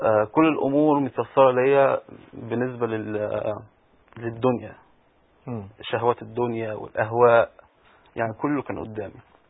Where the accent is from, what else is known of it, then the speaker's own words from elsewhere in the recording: Alexandria, Alexandria Governorate, Egypt; أنا كندي إيطالي الجنسية، متربي في اسكندرية، كنت في مدرسة أمريكية